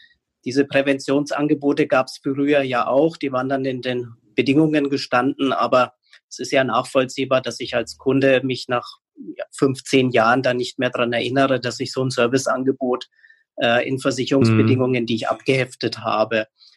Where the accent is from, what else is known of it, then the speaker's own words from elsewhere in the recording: Bavaria, Germany; obwohl ich ja als Franke ein bisschen eher pessimistisch bin